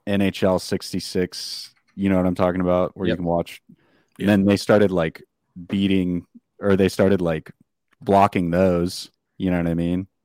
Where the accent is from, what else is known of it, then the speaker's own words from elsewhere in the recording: California, United States; I know I'm from California